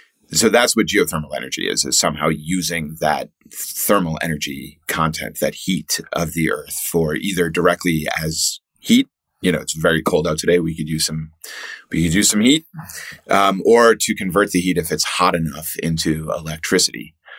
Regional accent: Boston, Massachusetts, United States; born there; also born or lived in Germany; I was originally born in Boston. I've lived in many different places in the U.S., but I came here most immediately from Germany, where I did my PhD.

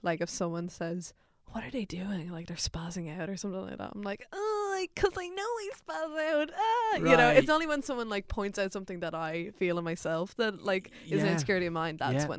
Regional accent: Dublin, Leinster, Ireland; I'm a North Dublin gal, I'm from Colchester, so I... Gloucester kind of borders Dunnycarney, Artown, all these lovely little North Dublin suburbs.

